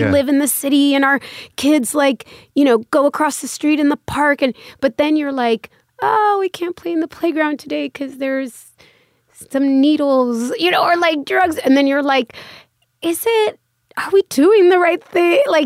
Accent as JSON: {"language": "English", "town": "Los Angeles", "region": "California", "country": "United States", "tie": "born or raised there", "moved": "as an adult", "lives_now": "New York, United States", "said": "In the Valley, in Woodland Hills, Canoga Park."}